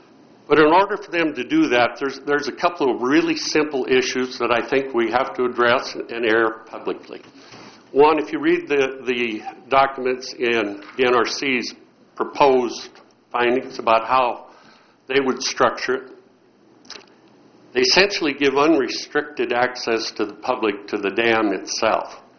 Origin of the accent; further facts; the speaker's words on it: Three Forks, Montana, United States; I'm from Three Forks, Montana.